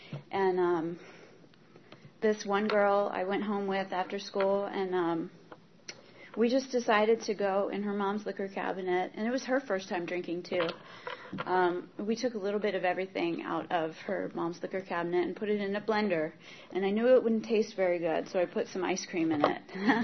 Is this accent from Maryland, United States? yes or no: yes; Maryland, United States; So I grew up in Maryland, and my mom always said that I was a really good kid.